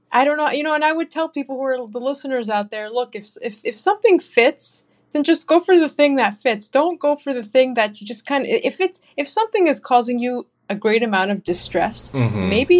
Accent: New Jersey, United States; I'm originally from New Jersey

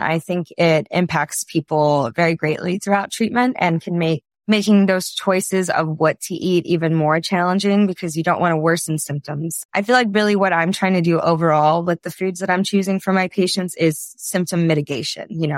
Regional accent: Midwest, United States; Little background, I grew up in the Midwest, which has a little bit different farming practices even than the Pacific Northwest.

